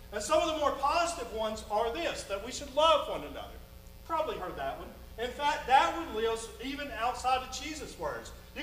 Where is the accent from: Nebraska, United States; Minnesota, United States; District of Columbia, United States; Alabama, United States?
Alabama, United States; Tarrant; I grew up in Tarrant City. That's where I'm from. And Tarrant, if you're not all that familiar with Tarrant City, it's right off of Highway 79, a little bit north of the airport.